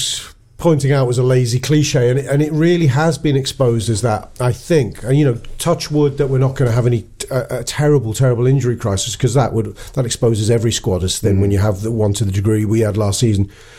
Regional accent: London, United Kingdom; back home where I was raised in London

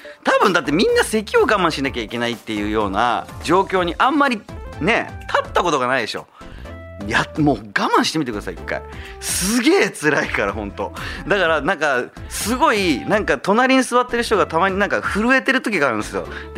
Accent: Zama, Kanagawa, Japan; 神奈川県座間市で生まれ育った

